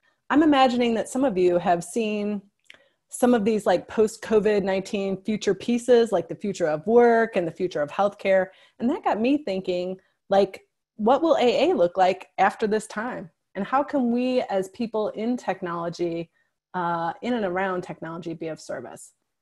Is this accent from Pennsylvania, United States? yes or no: no; St. Louis, Missouri, United States; I'm from St. Louis, Missouri.